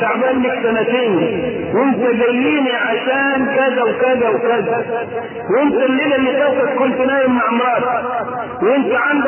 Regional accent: Egypt; ولذلك ما عندنا في مصر لا تجيء في بقية دول العالم إلا من انتقل من عندنا إلى غيرنا

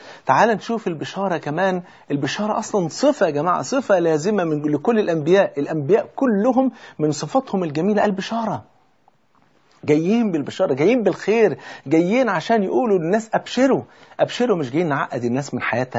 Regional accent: Egypt; ده بيسموها عندنا في مصر خبط حلل

